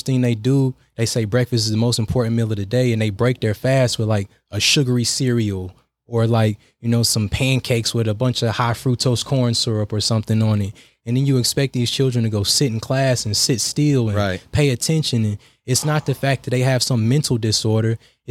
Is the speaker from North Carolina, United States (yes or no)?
yes; High Point, North Carolina, United States; So I'm from High Point, North Carolina, born and raised, you know, furniture capital of the world.